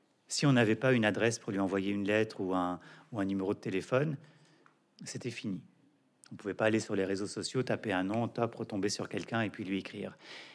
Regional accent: Quebec, Canada; born there; Je suis né au Québec

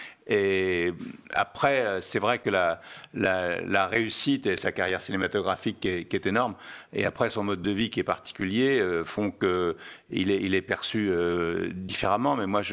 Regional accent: Châteauroux, Centre-Val de Loire, France; born there; je suis né à Châteauroux, enfin à côté de Châteauroux

